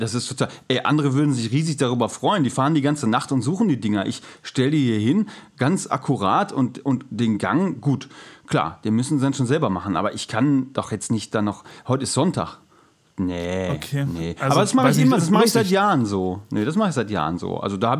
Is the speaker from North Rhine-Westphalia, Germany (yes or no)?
yes; Gelsenkirchen, North Rhine-Westphalia, Germany; Pass auf, ich komme ja aus Gelsenkirchen.